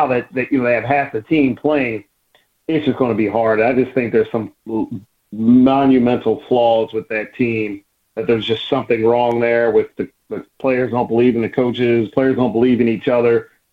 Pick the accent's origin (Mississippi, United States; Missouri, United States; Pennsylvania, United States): Pennsylvania, United States; Philadelphia; Well, I live here in Philly. I'm from Philly